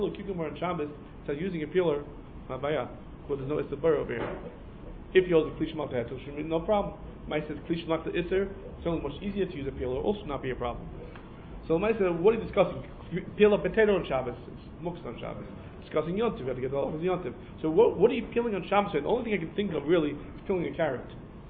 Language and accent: English; United States; now in Israel; When I grew up in America, most people peel cucumbers. I got married to an Israeli, and like, what are you doing with the cucumbers?